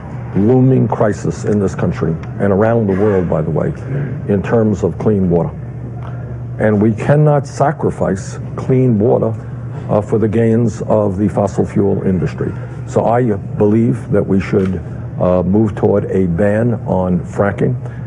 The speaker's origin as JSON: {"language": "English", "town": "Brooklyn", "region": "New York", "country": "United States", "tie": "born or raised there", "lives_now": "Vermont, United States", "said": "And having grown up in a 3.5-room rent-controlled apartment in Brooklyn, New York, I also know something about what goes on in a city."}